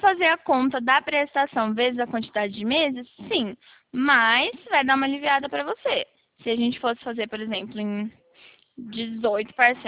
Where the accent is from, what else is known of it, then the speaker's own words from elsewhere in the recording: Bauru, São Paulo, Brazil; Eu sou aqui de Bauru